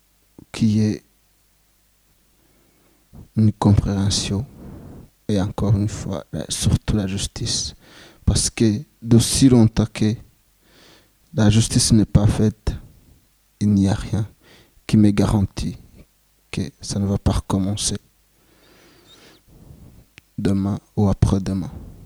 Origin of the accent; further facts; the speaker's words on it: Rwanda; moved away as an adult; now in Switzerland; quand j'ai quitté le Rwanda, je suis passé par la voie ordinaire, c'est-à-dire par l'aéroport international de Kigali au Rwanda, et que je ne me suis pas caché pour venir demander l'asile